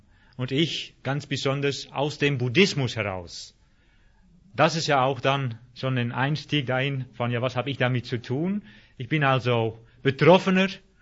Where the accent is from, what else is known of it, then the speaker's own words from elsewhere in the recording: Netherlands; German is a second language; now in Germany; Ich bin Holländer, also deswegen diesen komischen Ausgang, Haus.